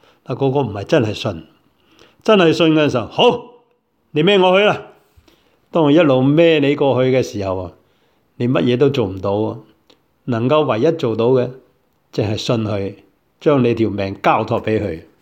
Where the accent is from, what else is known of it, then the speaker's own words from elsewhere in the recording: China; 尤其是我們中國人往往是在恐懼裡面生存。